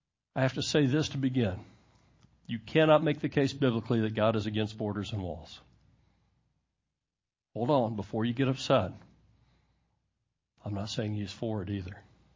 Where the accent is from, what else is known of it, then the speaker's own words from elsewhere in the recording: Houston, Texas, United States; I grew up in Houston.